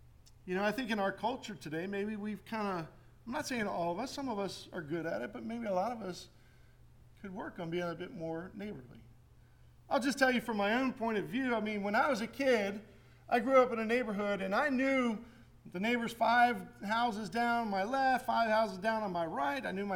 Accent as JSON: {"language": "English", "town": "Washington", "region": "District of Columbia", "country": "United States", "said": "You know, so I'm from Washington, so I'm a Washington fan."}